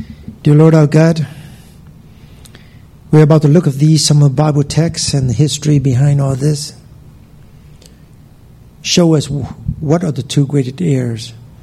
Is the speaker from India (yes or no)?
no; Vietnam; English is a second language; moved away; Now, I don't know about you, but I come from Vietnam. I experience a lot of spiritualism.